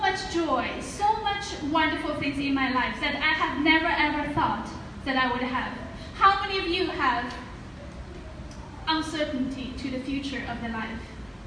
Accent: China; I was born and raised in China. Very traditional family.

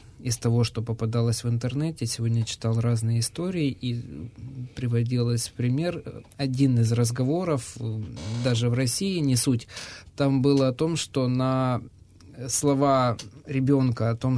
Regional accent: Kyrgyzstan; Дело в том, что я сам из Кыргызстана

